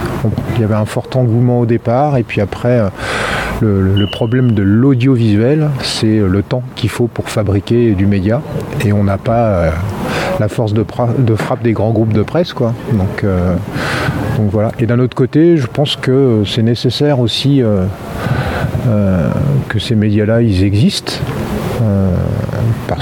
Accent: Orléans, Centre-Val de Loire, France; je viens d'Orléans.

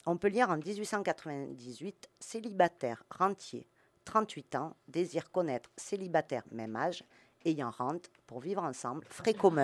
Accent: Montpellier, Occitanie, France; Pourtant, je suis de Montpellier.

